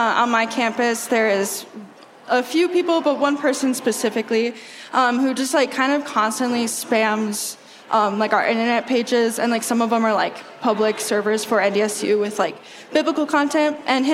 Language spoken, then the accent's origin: English; Minnesota, United States; now in Fargo, United States; I'm from Minnesota originally, but I go to North Dakota State University in Fargo, North Dakota.